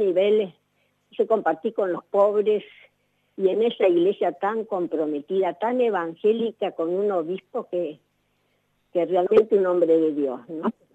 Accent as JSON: {"language": "Spanish", "region": "Córdoba", "country": "Argentina", "tie": "born or raised there", "also_born_or_lived": "Buenos Aires", "said": "yo nací en Buenos Aires, pero cuando yo estaba en cuarto grado, éramos pocos hermanos todavía, nos fuimos a vivir al campo, al sur de Córdoba."}